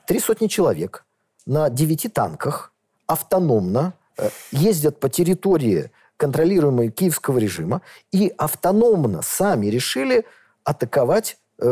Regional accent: Saint Petersburg, Russia; born there; Я родился в Ленинграде, живу в Санкт-Петербурге.

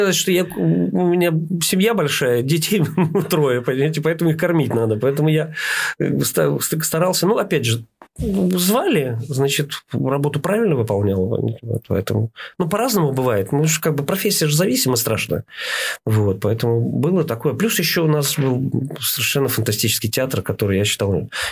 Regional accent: Odesa Oblast, Ukraine; Я платил 30 рублей за комнату в Одессе, потому что я из Одесской области, но я жил в Одессе, работал в Ильичевске.

